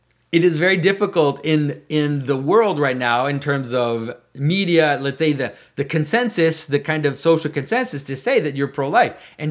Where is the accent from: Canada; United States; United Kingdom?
Canada; I'm not American, I'm Canadian